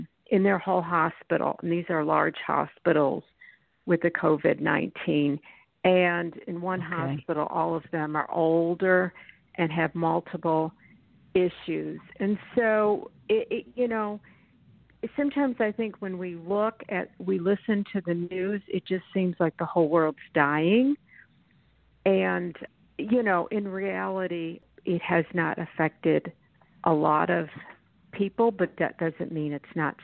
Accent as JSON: {"language": "English", "town": "Philadelphia", "region": "Pennsylvania", "country": "United States", "said": "I am from Pennsylvania, a suburb of Philly."}